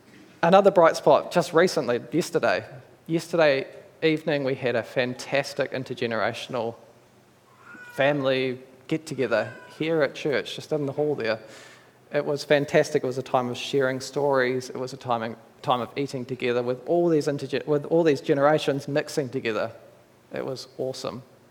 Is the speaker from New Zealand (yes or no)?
yes; New Zealand; accent: Kiwi; with my Kiwi accent, difference and difference, and that's not up, but that's right, are pretty much the same word.